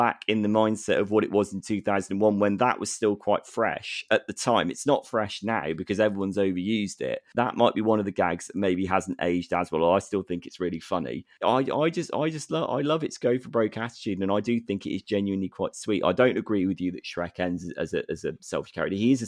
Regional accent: South West England, United Kingdom; I'm from the West Country. I'm allowed to stereotype the accent or one of the accents.

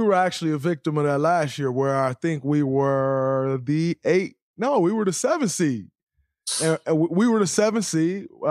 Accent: Saginaw, Michigan, United States; And obviously, I'm from Saginaw, Michigan. He's from Flint, Michigan. You know, we kind of one in the same, that Flint-Saginaw connection.

